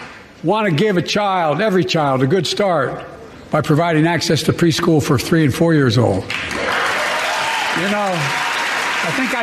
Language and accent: English; Delaware, United States; I come from Delaware.